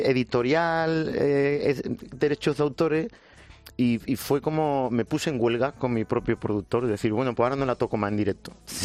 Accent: Jerez de la Frontera, Andalusia, Spain; O sea, soy de Jerez, gaditano.

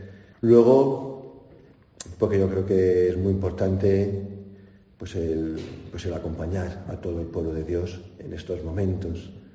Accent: Aragon, Spain; diferente un poquito de mi tierra de Aragón.

